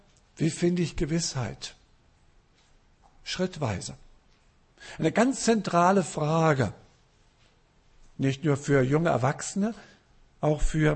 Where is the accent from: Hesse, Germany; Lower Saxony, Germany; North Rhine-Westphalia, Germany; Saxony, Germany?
Hesse, Germany; Frankfurt; ich bin in einer christlichen Familie aufgewachsen in Frankfurt, in der Großstadt, Ende der 60er Jahre.